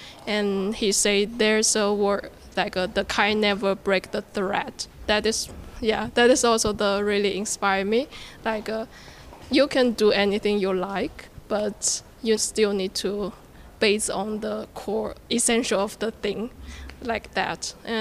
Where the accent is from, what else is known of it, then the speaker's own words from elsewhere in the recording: China; English is a second language; because I'm from China